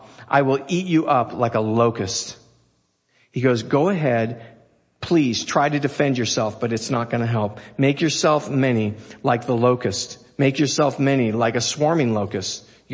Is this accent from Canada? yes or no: no; Scotland, United Kingdom; I am Scottish